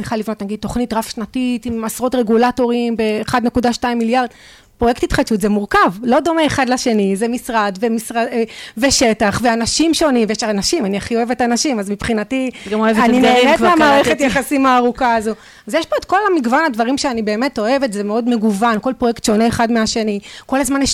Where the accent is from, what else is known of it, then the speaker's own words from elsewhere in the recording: Lod, Central District, Israel; גדלתי בשכונה, לא פשוטה, בלוד, שכונה בעיר מעורבת, ושכונה של ימים הפכה באמת להיות לא קלה